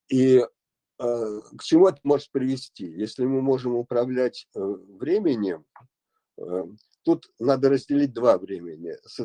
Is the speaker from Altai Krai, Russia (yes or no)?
no; Leningrad, Saint Petersburg, Russia; я родом с Ленинграда